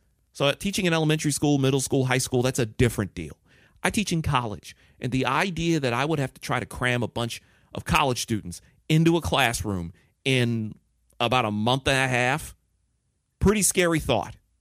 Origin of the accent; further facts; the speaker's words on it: United States; born there; I've been in America my whole life. I was born in the United States. I'm an American citizen, whether they like it or not.